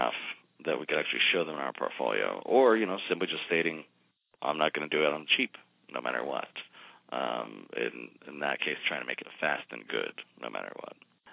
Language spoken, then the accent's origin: English; Binghamton, New York, United States; I grew up in Binghamton, New York, so I know exactly where Harrisburg is.